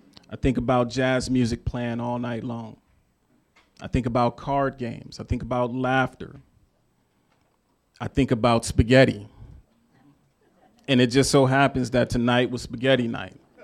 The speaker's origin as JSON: {"language": "English", "town": "Youngstown", "region": "Ohio", "country": "United States", "tie": "born or raised there", "said": "See, I grew up in Northeast Ohio, right along the Rust Belt, 80s, 90s. And if you know anything about Youngstown, Ohio, during that time period, you already know majority of this story."}